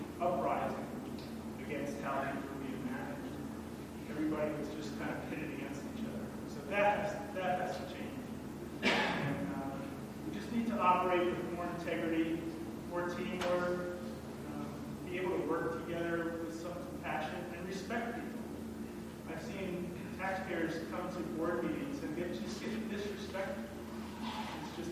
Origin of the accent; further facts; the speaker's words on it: East Coast, United States; I'm from the East Coast. I lived out here in mid-80s. Met my wife 30 years ago. We're still here.